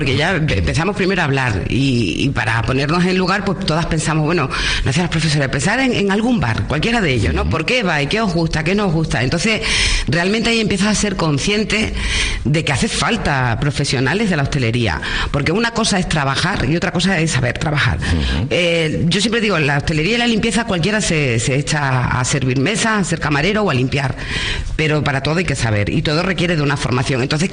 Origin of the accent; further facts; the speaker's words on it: Almendralejo, Extremadura, Spain; Almendralejo tiene lo suyo. Somos cordiales y noveleros también, pero bueno, somos gente divertida. Y a mí de mi pueblo me gusta porque es un pueblo donde se puede vivir bien. Es un pueblo grande, una ciudad pequeña. Y de hecho yo tengo 52 años y siempre he vivido aquí.